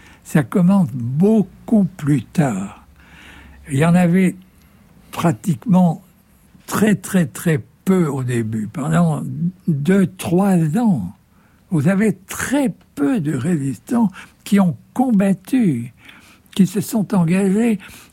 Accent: France

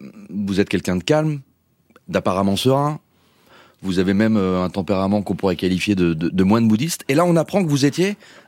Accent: Lyon, Auvergne-Rhône-Alpes, France; Bon, moi je suis lyonnais, hein, vous le savez

